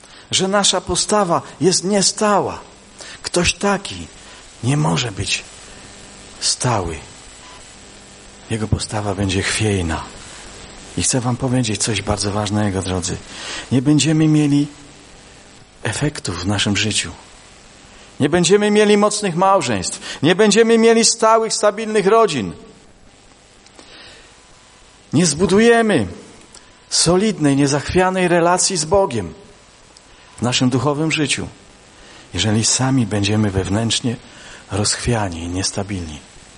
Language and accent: Polish; Cieszyn, Silesian Voivodeship, Poland; born there; Wiecie, ja się urodziłem w Cieszynie, 200 metrów od tego mostu.